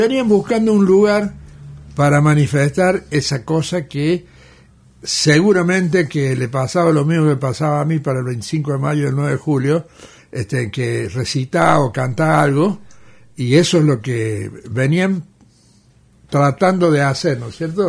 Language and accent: Spanish; Aguaray, Salta, Argentina; now in Córdoba, Argentina; yo nací en Aguaray, un pueblito de Salta